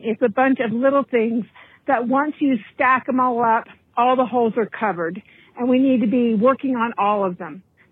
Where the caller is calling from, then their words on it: Dillon, Colorado, United States; Live in South Lake, Texas, but I'm calling from Dillon, Colorado.